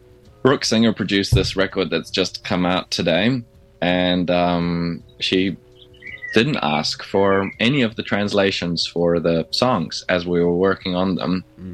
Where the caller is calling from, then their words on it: Lyttelton, Canterbury, New Zealand; I am joining indeed from New Zealand. I'm joining you from Lyttelton.